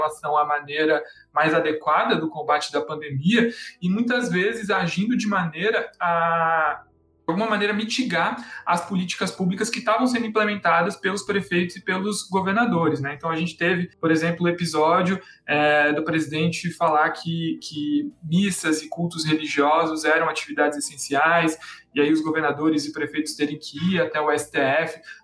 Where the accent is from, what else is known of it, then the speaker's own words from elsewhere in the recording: São Paulo, Brazil; Eu, por exemplo, sou de São Paulo